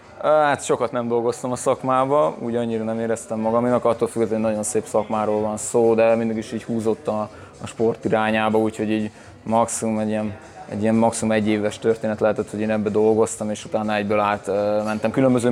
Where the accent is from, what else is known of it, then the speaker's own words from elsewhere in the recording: Völcsej, Győr-Moson-Sopron, Hungary; Völcserről jöttem